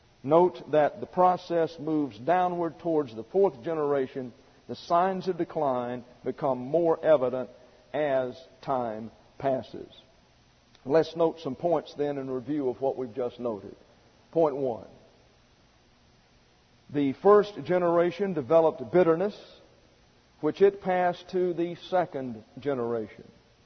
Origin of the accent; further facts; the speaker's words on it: Alabama, United States; These are people that I knew growing up in Alabama.